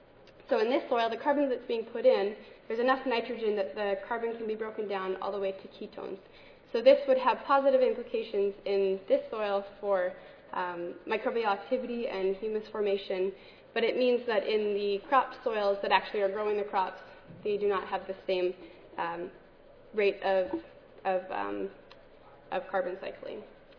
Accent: Saskatoon, Saskatchewan, Canada; in my hometown of Saskatoon, Saskatchewan, Canada.

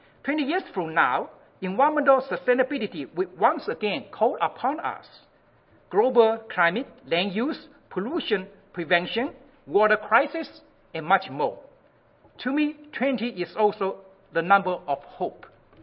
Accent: China; I'm from China, so I appreciate Chinese too.

